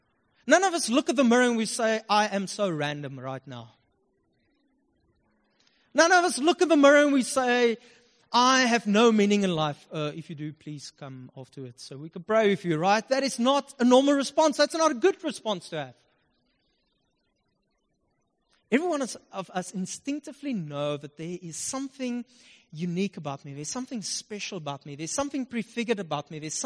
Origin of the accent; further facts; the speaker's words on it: Upington, Northern Cape, South Africa; Trust me, I'm from Upington.